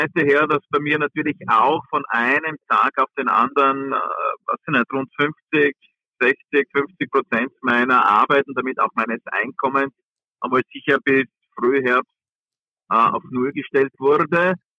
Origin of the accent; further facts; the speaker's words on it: Styria, Austria; Ich habe das wunderschöne Wetter genossen, indem wir täglich Wanderungen gemacht haben bei uns in der Südsteiermark